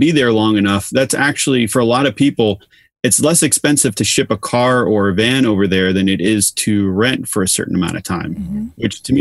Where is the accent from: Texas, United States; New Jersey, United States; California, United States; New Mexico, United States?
California, United States; Los Angeles; I would say, Los Angeles, people who, like myself, I grew up in Los Angeles.